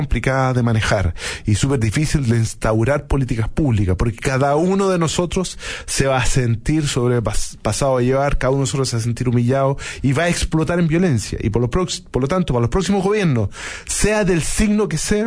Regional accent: Chile

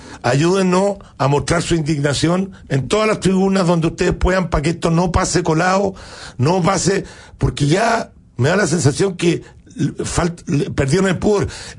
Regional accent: Puente Alto, Santiago Metropolitan Region, Chile; Soy de Puente Alto

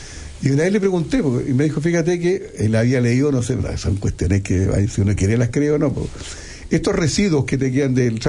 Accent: Valparaíso, Chile; Recuerda que yo soy de Valparaíso.

